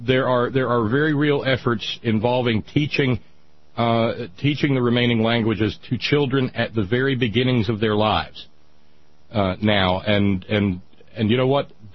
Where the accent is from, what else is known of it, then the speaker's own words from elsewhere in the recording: Texas, United States; I was an undergrad from Southeast Texas and had no idea about apartheid.